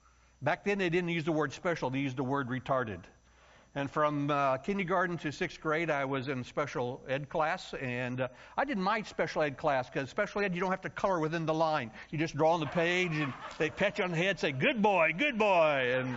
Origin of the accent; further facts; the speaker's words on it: Missouri, United States; It was a church 32 miles from my hometown called Linnaeus, Missouri.